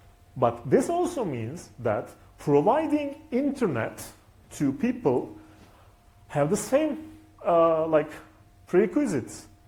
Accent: Istanbul, Turkey; English is a second language; from Free Software Association in Turkey and Hackerspace Istanbul as well. I'm from Istanbul, I'm living in Istanbul.

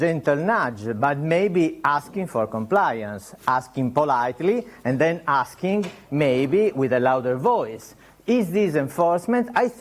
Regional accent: Italy; English is a second language; you may tell from my accent that I'm not exactly British

